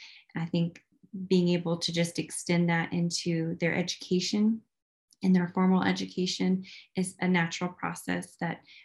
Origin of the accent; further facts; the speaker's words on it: Indiana, United States; So I mean, I grew up in Indiana and I'm a product of the public education system.